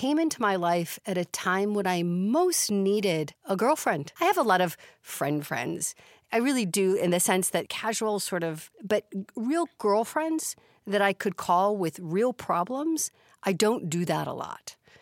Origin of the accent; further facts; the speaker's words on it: Chicago, Illinois, United States; I grew up in Chicago.